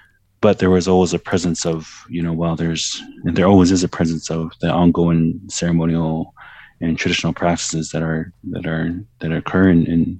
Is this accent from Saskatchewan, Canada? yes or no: no; Busby, Alberta, Canada; So cable television really wasn't a factor growing up in Busby.